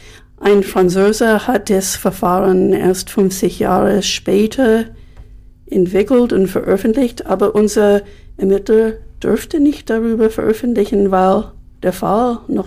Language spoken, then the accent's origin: German; United States; German is a second language; besonders als Amerikanerin, ist die alte deutsche Schrift lesen zu können.